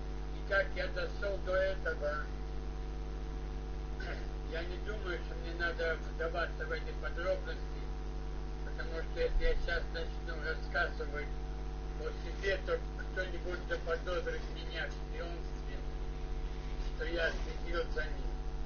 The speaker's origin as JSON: {"language": "Russian", "country": "Israel", "said": "Я знаю алкоголик из Израиля."}